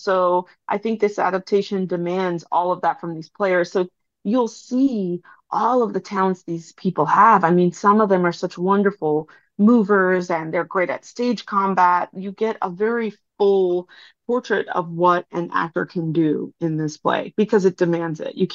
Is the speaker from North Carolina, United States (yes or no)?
no; Chicago, Illinois, United States; I'm from Chicago. Seriously, I'm from Chicago, Illinois, and it actually premiered here 25 years ago at a theater called Northlight.